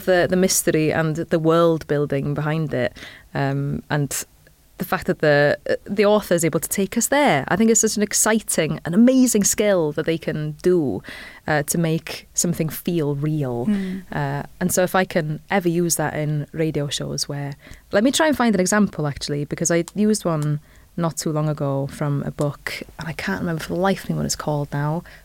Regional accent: Wales, United Kingdom; first language Welsh; So I did all of my GCSEs through the medium of Welsh because it's my first language.

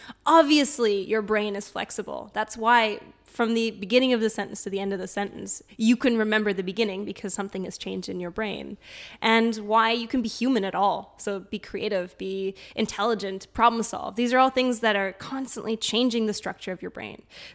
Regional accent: Canada; also born or lived in Germany; I'm half Canadian, that's why I sound like this, yeah. And half German.

